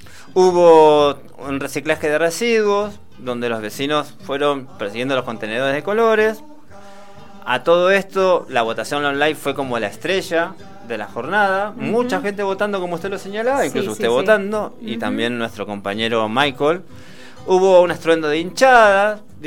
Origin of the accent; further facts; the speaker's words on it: Buenos Aires, Argentina; yo provengo de Buenos Aires